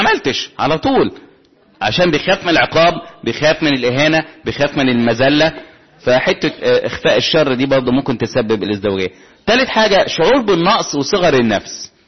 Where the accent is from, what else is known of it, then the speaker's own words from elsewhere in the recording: Shubra, Cairo Governorate, Egypt; اقول طب انا من شبرا انت منين من شبرا